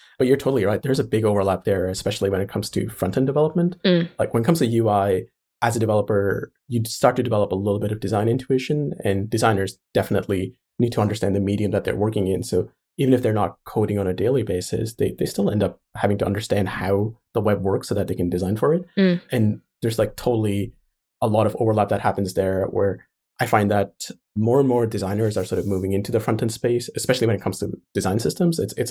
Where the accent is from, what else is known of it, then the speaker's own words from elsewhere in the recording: India; I grew up in India, so I wasn't aware of design as an option